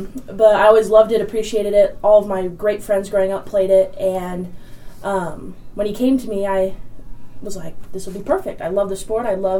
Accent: Marshfield, Missouri, United States; Okay, so I'm originally from Marshfield, Missouri. It's about 2 hours south of here.

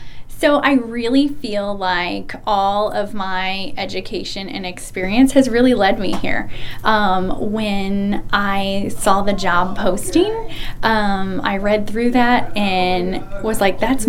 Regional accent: Mexico; I'm from Mexico, right? I love my community, and we want to hire more people from Mexico

